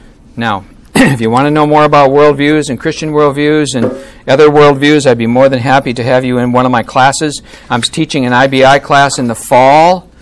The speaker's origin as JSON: {"language": "English", "region": "Wisconsin", "country": "United States", "tie": "born or raised there", "said": "When I grew up in Wisconsin, it was the Gunderson Lutheran Hospital."}